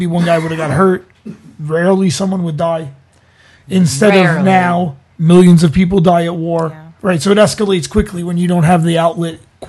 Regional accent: Brooklyn, New York, United States; I mean, I grew up in Brooklyn now.

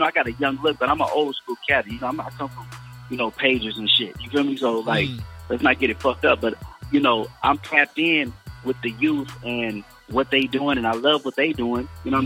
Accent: Inglewood, California, United States; Now, what's ironic about that is I grew up in Inglewood. I started gangbanging, you know, at an early age.

